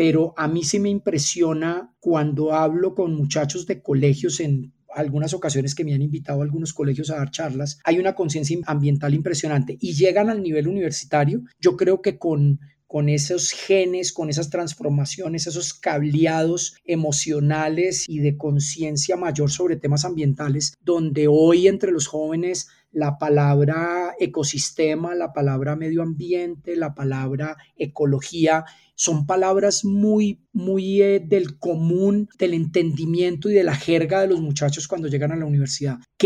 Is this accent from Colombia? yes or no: yes; Colombia; como colombianos o como país